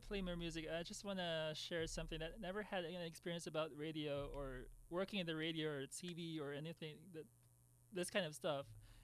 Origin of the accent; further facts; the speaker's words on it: Philippines; I'm from the Philippines myself